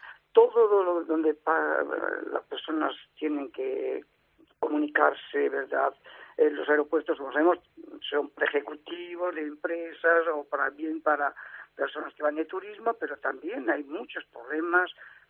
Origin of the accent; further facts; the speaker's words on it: Madrid, Community of Madrid, Spain; also born or lived in Motilla del Palancar; Yo soy también oriundo de Motilla de Palancar y Cuenca, pero criado en Madrid, en Barajas, desde los 2 años, donde mi padre pues también trabajó en el aeropuerto, mis hermanos también han trabajado